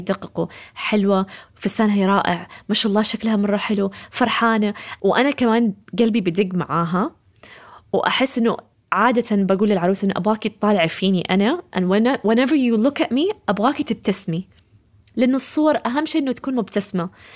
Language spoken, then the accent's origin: Arabic; Saudi Arabia; also born or lived in United States; قلت لهم أنا السعودية. فقالوا لا، إحنا نبغى هذه الوظيفة فقط للأجانب، تكون جنسيته أمريكية. فقلت لهم طب أنا مولودة في أمريكا وعندي جنسية أمريكية.